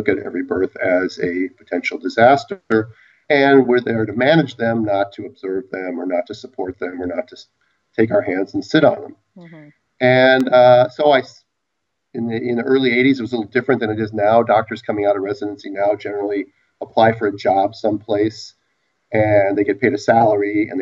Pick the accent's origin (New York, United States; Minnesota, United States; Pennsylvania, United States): Minnesota, United States; now in Los Angeles, United States; I'm from Minnesota. I went to the University of Minnesota Medical School. And thus my rather aversion to cold weather at this point in my life. I've been living in California now for 30 years.